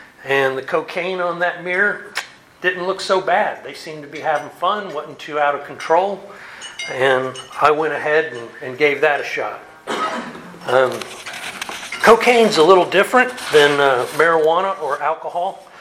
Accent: Fort Lauderdale, Florida, United States; In the summer of 1976, again, I grew up in Fort Lauderdale, and all my family was from the Chattanooga, Lakeview, Ringgold, Lafette area. And we vacationed up here.

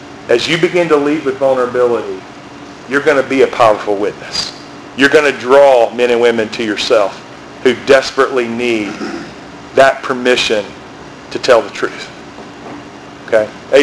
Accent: Birmingham, West Midlands, United Kingdom; I'm a guy from Birmingham. You don't know me.

